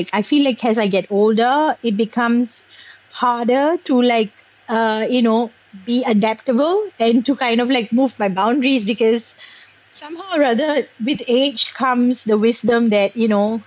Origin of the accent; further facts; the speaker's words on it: Singapore; because I grew up in Singapore, and you know, we Singaporeans struggle with tradition and progression and modernity.